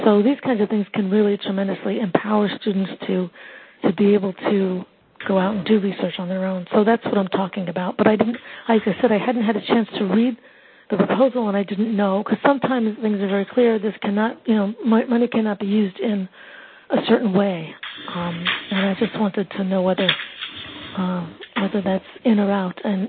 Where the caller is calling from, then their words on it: U.S. Virgin Islands; I'm calling from University of the Virgin Islands, and we sustained and suffered quite a bit from the hurricanes last year